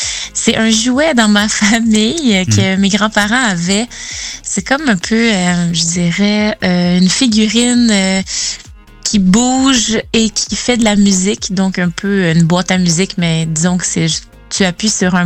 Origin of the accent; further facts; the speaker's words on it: Quebec, Canada; Oui, moi je viens de la Beauce, donc une région au Québec. Donc j'ai commencé la musique, je dirais vers l'âge de 8 ans, à l'église. Donc je viens d'une famille quand même catholique